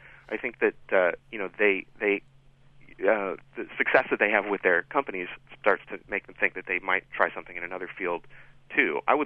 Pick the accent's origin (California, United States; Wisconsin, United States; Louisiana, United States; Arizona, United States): California, United States; Los Angeles; I grew up in Los Angeles, and so that means a lot to me right off.